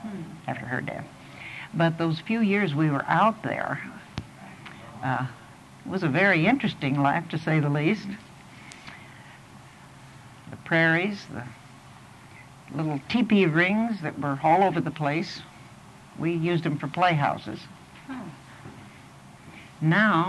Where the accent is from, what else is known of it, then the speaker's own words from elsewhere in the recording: Havre, Montana, United States; There was one nurse from Miles City, two from Butte, one from Great Falls, I was from Havre, one Manaconda, one from Minnesota, and one North Dakota.